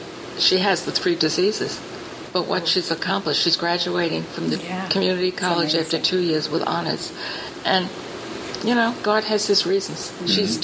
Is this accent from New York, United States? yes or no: yes; New York City, New York, United States; I was raised like in New York City, but we took a train to Rockaway or to Jones's Beach, with the beach.